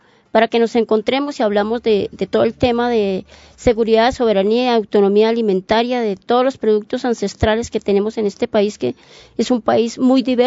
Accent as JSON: {"language": "Spanish", "town": "Moniquirá", "region": "Boyacá", "country": "Colombia", "tie": "born there", "said": "yo nací en Moniquirá, Boyacá, la ciudad dulce de Colombia, y hacemos muchos bocadillos."}